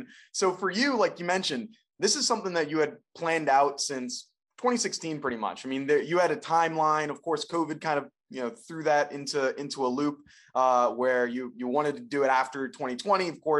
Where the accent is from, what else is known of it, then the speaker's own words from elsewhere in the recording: Pennsylvania, United States; Of course. I'm from the Philadelphia area